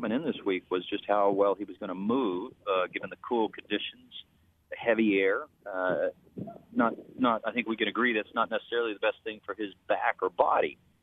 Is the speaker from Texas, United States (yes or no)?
yes; Texas, United States; I grew up in Texas, first of all. I grew up riding horses. All I did was play riding rodeos and play days.